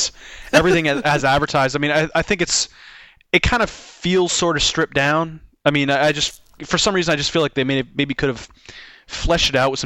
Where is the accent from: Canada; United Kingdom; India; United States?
Canada; I'm from Canada